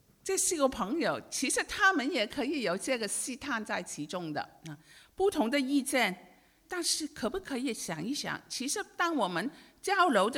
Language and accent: Chinese; Hong Kong; 好像我是从香港来